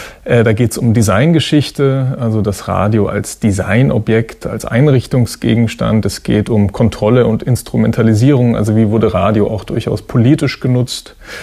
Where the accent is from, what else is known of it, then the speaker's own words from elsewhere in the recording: Bavaria, Germany; ich komme eigentlich aus Bayern